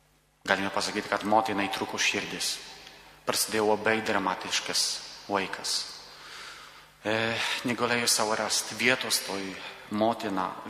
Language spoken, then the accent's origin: Lithuanian; Poland; Lithuanian is a second language; aš esu iš Lenkijos, todėl man truputį sunku yra kalbėti lietuviškai